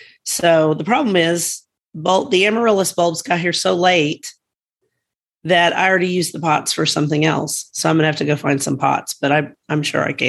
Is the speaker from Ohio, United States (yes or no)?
no; Guthrie, Oklahoma, United States